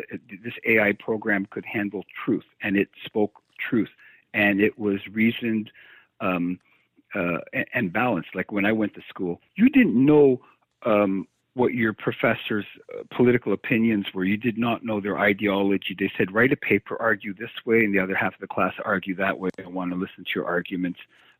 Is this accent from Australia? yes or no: no; Canada; You know, I grew up in Canada, but we listened to a lot of U.S. news.